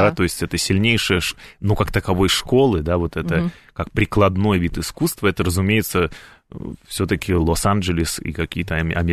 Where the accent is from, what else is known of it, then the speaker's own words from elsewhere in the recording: Saint Petersburg, Russia; moved away as an adult; now in United States; я из Санкт-Петербурга и закончил Петербургскую консерваторию.